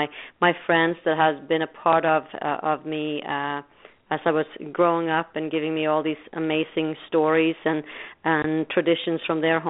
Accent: Bergen, Vestland, Norway; English is a second language; I come from Bergen, Norway

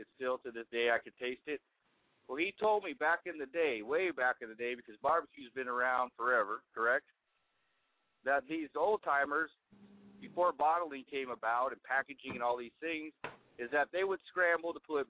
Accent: Los Angeles, California, United States; When I was a young kid growing up in Los Angeles, we went back to the back southeast, Arkansas to be exact

